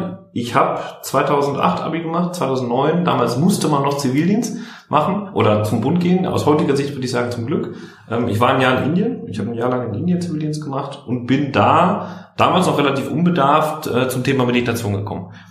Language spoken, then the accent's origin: German; Dortmund, North Rhine-Westphalia, Germany; now in Berlin, Germany; Hab vorher ganz klassisch Wirtschaft studiert im Ruhrgebiet in Wittenherdecke. Komme da auch gebürtig her, also bin gebürtiger Dortmunder. Und jetzt sitzen wir gerade zusammen im schönen Prenzlauer Berg in Berlin. Und da hat's mich und uns seit 2 Jahren hin verschlagen.